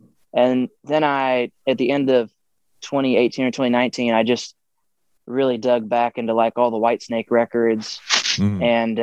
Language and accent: English; Texas, United States; like, I grew up in Central and South Texas. So there's like a red dirt country scene down here